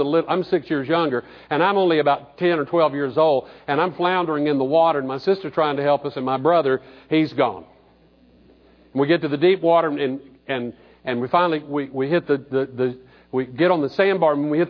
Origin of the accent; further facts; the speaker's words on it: Panama City, Florida, United States; When I grew up in Panama City, my brother and sister and I, when we were little, we used to go out to Panama City, out at Thomas Drive, and that's before it was all condominiums and concrete and glass.